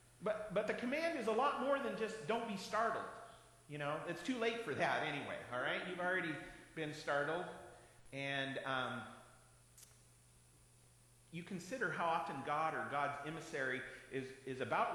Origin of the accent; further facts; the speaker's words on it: Oregon, United States; remember, I'm from Oregon.